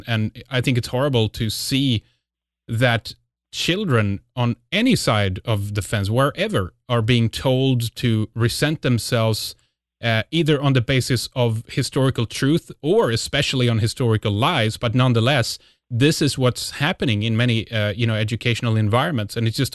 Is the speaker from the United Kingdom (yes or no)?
no; Sweden; in terms of how it is or was growing up in Sweden and in that type of environment.